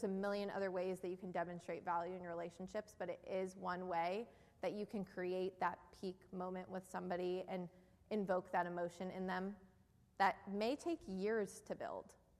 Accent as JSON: {"language": "English", "region": "New Jersey", "country": "United States", "accent": "New Jersey", "said": "See, I said Sarah, and I have my New Jersey accent now, and I'm giving myself away."}